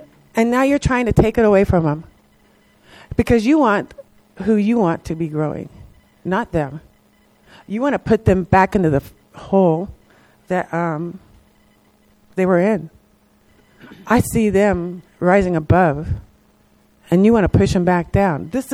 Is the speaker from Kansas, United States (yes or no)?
no; Grants Pass, Oregon, United States; I'm from Grants Pass.